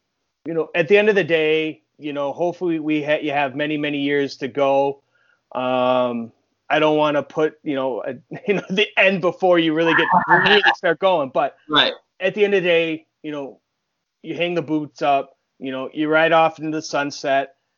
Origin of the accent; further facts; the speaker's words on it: Buffalo, New York, United States; But growing up in Buffalo, you know, me and my brothers used to go every time WWE would come